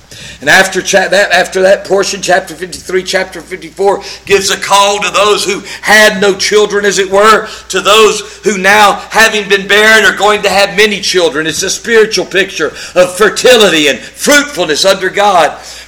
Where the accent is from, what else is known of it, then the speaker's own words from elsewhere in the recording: North Carolina, United States; Now, I'm from North Carolina, as many of you know, and Andy Griffith was from North Carolina.